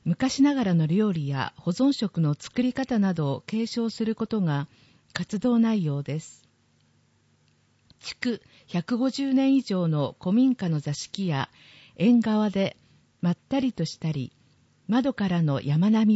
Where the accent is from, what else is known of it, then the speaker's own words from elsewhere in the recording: Tokyo, Japan; now in Ojiya, Japan; 生まれも育ちも東京の私は、おじや市のみならず新潟県に来るのも初めてでした。